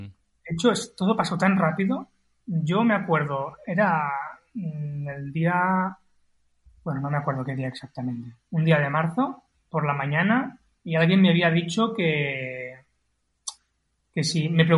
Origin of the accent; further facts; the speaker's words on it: Spain; moved away; mi familia y mis grandes amigos que estaban en España y en mi pueblo natal